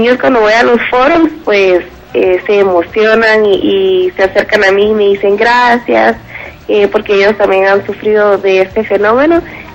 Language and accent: Spanish; Guatemala; Como chapines, creo que debemos de unirnos todos para parar este fenómeno